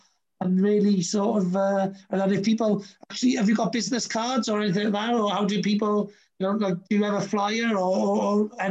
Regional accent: Wales, United Kingdom; Because I'm a Welsh dragon.

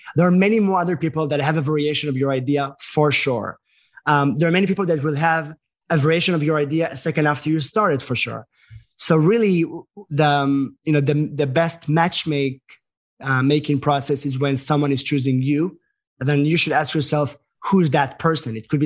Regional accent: Israel; now in United States; You have the chutzpah to go and ask for anything as an American being from Israel, you know?

